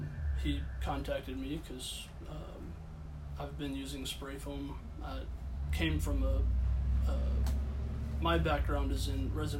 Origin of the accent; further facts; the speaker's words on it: Dallas, Texas, United States; I'm originally from the Dallas area.